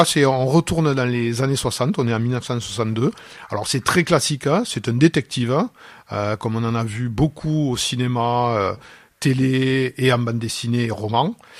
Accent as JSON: {"language": "French", "town": "Narbonne", "region": "Occitanie", "country": "France", "said": "qui est aussi, on va dire, un Narbonnais"}